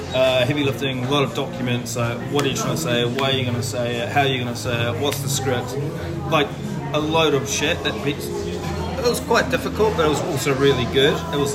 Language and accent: English; New Zealand; I'm a Kiwi, and there's funding at home